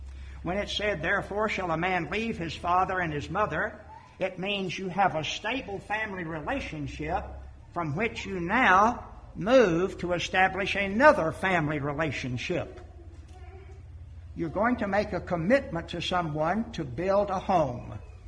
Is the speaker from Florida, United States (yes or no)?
yes; Florida, United States; When I was a high school senior, our senior trip was, I grew up in Florida, trip to the Bahamas.